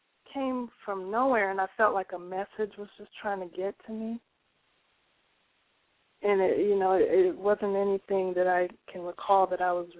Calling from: Denver, Colorado, United States; I'm calling from Denver.

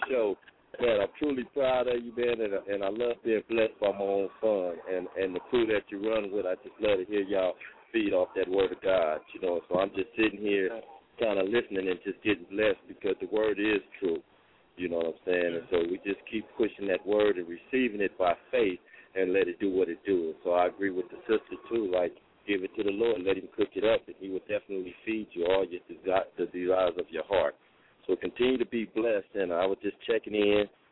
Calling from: California, United States; I'm calling from California.

